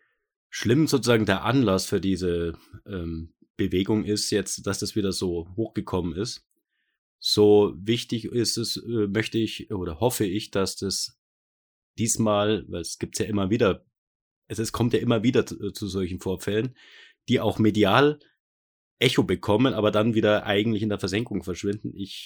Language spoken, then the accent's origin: German; Bavaria, Germany; Ich meine, ich bin in Bayern aufgewachsen. Ich bin auch ganz froh, dass ich Hochdeutsch kann.